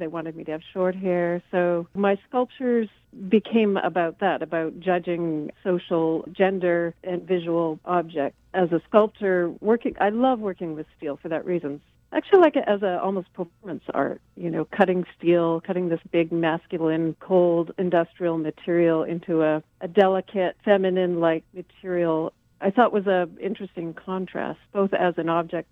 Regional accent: British Columbia, Canada; I grew up on Vancouver Island and grew up in my mother's hair salon and, you know, grew up in a working class family

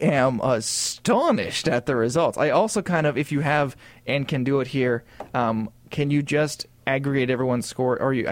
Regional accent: Canada; Here I am being all Canadian.

